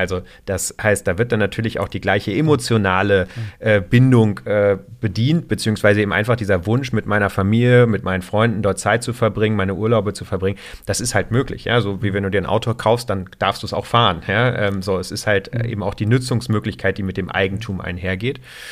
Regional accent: Rostock, Mecklenburg-Vorpommern, Germany; also born or lived in Franconia; now in Berlin, Germany; ich bin zwar im Süden Deutschlands in Franken geboren, bin aber in Rostock an der Ostsee aufgewachsen. Und dann bin ich eben später in Berlin angekommen

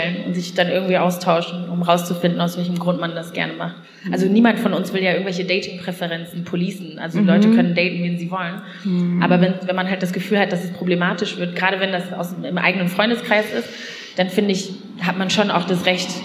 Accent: Neukirchen-Vluyn, North Rhine-Westphalia, Germany; ich bin im Ruhrgebiet aufgewachsen, ich sag mal Ruhrgebiet, aber eigentlich ist es am Niederrhein

